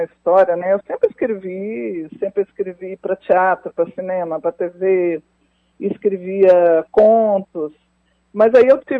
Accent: Belo Horizonte, Minas Gerais, Brazil; now in São Paulo, Brazil; Eu sou daqui, de Belo Horizonte

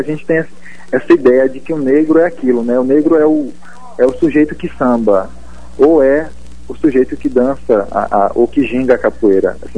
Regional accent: Vitória da Conquista, Bahia, Brazil; Então, eu me autodeclaro negro, sou baiano, sou de Vitória da Conquista.

